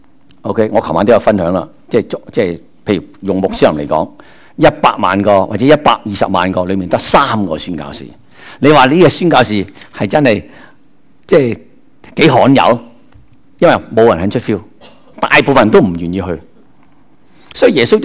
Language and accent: Cantonese; Guangdong, China; 即係我哋廣東人叫齋披薩喎